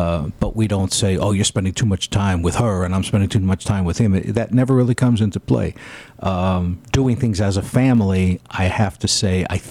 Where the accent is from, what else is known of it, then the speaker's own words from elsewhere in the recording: New York, United States; We both came from a small town. We started dating in high school and broke up, got back. We're both from New York. I moved down to D.C. to go to school.